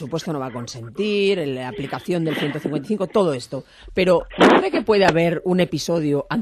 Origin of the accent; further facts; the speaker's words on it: Catalonia, Spain; a mí como catalana me preocupa